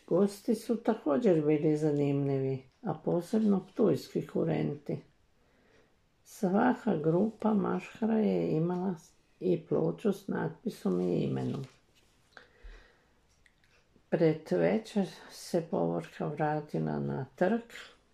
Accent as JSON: {"language": "Croatian", "town": "Petrijanec", "region": "Varaždin County", "country": "Croatia", "tie": "born there", "said": "Rođena sam u Petrijancu"}